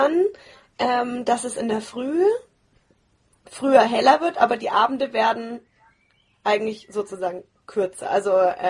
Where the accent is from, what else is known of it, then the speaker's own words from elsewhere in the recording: Nuremberg, Bavaria, Germany; Aus Nürnberg, aus meiner Heimat.